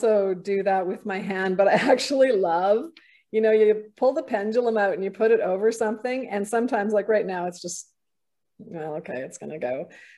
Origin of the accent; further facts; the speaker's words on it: Winnipeg, Manitoba, Canada; I moved out of Winnipeg. I grew up in Winnipeg. I moved to a farm in Southern Manitoba.